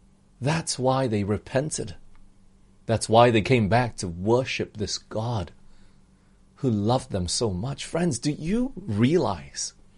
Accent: Australia; also born or lived in United States; now in Malaysia; yes, I'm Malaysian, I grew up in Australia, I've been living in the US before

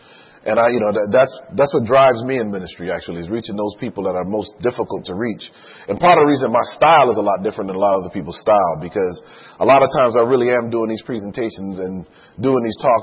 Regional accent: Hartford, Connecticut, United States; also born or lived in Miami; I grew up in Connecticut, in Hartford

